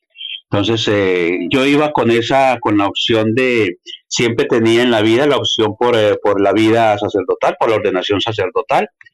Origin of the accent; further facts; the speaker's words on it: San Vicente, Antioquia, Colombia; Lo realicé en mi pueblo, en San Vicente, Oriente Antioqueño, un pueblo del Oriente Antioqueño, el Oriente cercano, a unas hora y media, 2 horas de Medellín.